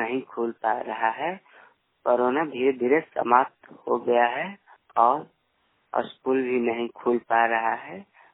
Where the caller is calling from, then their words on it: Mallipur, Bihar, India; मैं ग्राम मल्लीपुर से।